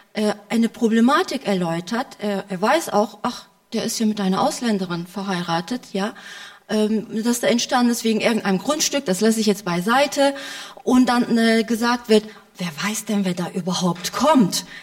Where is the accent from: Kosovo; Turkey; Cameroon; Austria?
Turkey; now in Germany; wenn ich sage, ich bin aus der Türkei, Sie sind aber gut integriert.